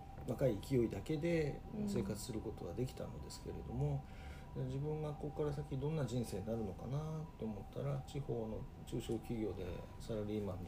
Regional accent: Kansai, Japan; 大阪でね、関西出身なんで、うん、大阪で4年ぐらいやったのかな、

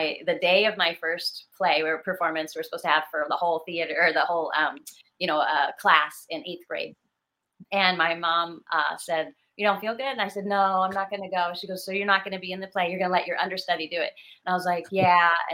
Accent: San Mateo, California, United States; You know, I'm from San Mateo but I would find my way there and I'd pay for them.

